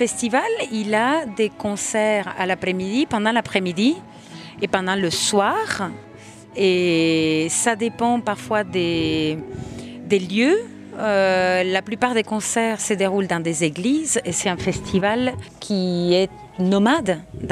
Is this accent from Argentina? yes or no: yes; Rosario, Santa Fe, Argentina; French is a second language; Et je suis allée à l'école de musique de mon village, de ma ville. Je viens de l'Argentine, de Rosario.